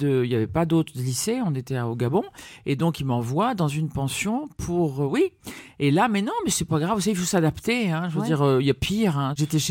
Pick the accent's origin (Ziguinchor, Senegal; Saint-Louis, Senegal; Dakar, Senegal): Dakar, Senegal; Oui, je suis née au Sénégal, à Dakar